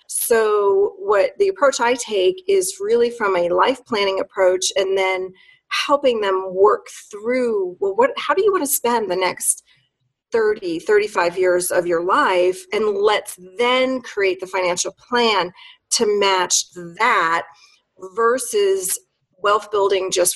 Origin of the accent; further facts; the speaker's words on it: New York, United States; moved away as an adult; also born or lived in Midwest; now in Colorado, United States; So it was in 2014 when we had moved to Colorado. I'm originally from New York. And so we had moved to Colorado. We'd been living in the Midwest for many, many years.